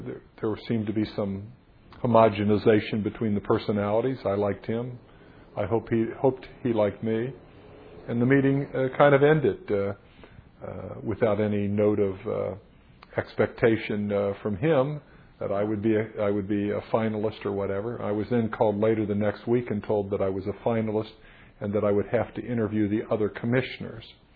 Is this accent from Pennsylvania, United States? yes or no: no; Kentucky, United States; I was raised in Kentucky.